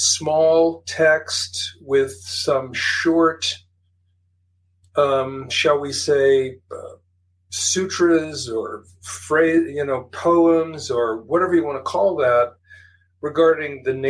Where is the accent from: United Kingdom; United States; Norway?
United States; Cincinnati, Ohio; I'm from Cincinnati.